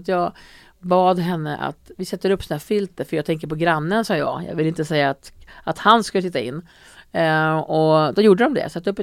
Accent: Färila, Gävleborg County, Sweden; also born or lived in Stockholm; jag är född i Stockholm, men jag växte upp i en liten by som heter Färila. Min mamma och pappa skilde sig när jag var 9 år, så då flyttade vi dit.

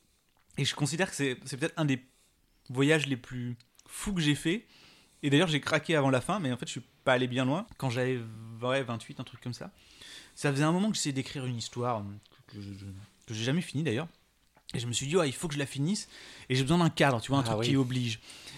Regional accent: Réunion, France; moved away; j'ai grandi à La Réunion

